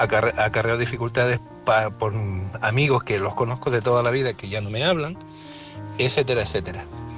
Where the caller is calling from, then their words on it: Las Palmas, Canary Islands, Spain; soy de Las Palmas.